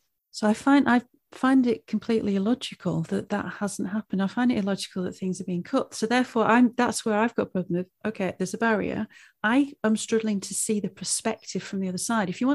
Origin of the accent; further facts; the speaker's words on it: North West England, United Kingdom; now in London, United Kingdom; coming from the Northwest and being in brass band culture with the accent, I mean, my accent's watered down. I've been down in London for 16 years